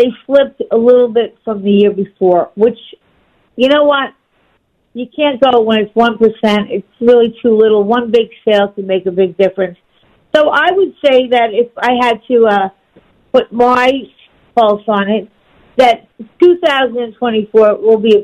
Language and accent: English; New York, United States; Because, look, I grew up on Long Island, so when I started working in the city, I really didn't know too much about